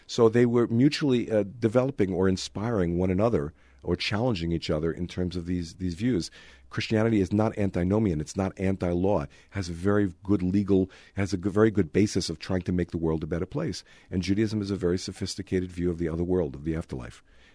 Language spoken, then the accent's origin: English; Brooklyn, New York, United States; Look, I come from Brooklyn, so I'm a Brooklyn Dodger fan.